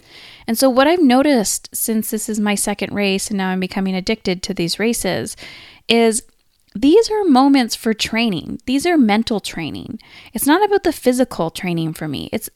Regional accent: Canada; not miles, kilometers, because I'm Canadian, kilometers

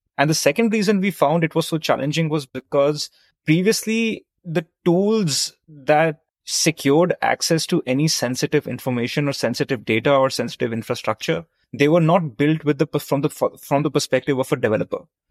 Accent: New Delhi, Delhi, India; moved away as an adult; also born or lived in London / New York; now in Bay Area, United States; So I grew up in New Delhi, India. That's where I spent my childhood. That's where I went to university.

